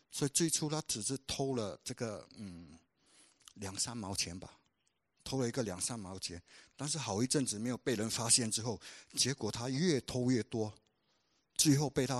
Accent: Singapore; 我们人尤其是我们新加坡人会想到

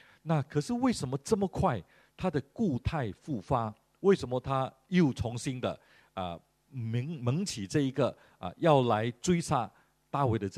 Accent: Fujian, China; accent: Fujianese; 那就看到这个西佛人，我们福建话讲给伯

